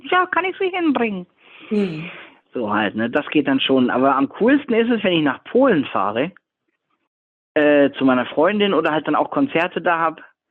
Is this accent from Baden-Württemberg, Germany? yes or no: no; Osnabrück, Lower Saxony, Germany; ich bin von zu Hause aus Osnabrück, wo ich herkomme